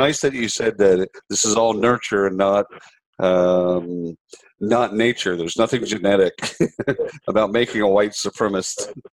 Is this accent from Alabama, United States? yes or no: no; Iowa, United States; We're both from Iowa. We've both grown up in a kind of same town.